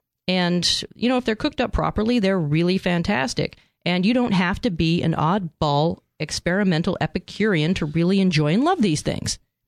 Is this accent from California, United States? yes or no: yes; San Diego, California, United States; I am a Californian. I am a San Diegan Californian. I've been here for decades. I love it. I will never leave.